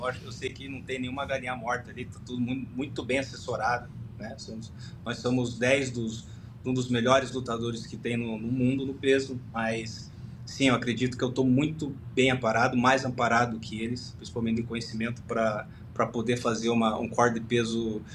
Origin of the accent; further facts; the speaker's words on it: Brazil; E vim com quase quatro anos para cá, para o Brasil, mas eu me considero brasileiro, sou naturalizado brasileiro e tudo mais.